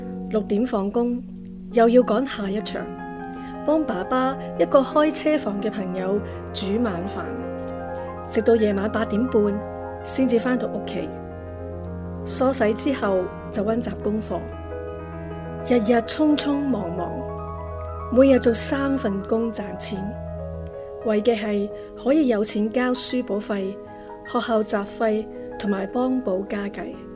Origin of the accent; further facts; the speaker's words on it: Kam Tin, New Territories, Hong Kong; also born or lived in Yuen Long; 我在元朗锦田长大的原居民后代，父母耕田为生，八个兄弟姊妹里面我排行第二。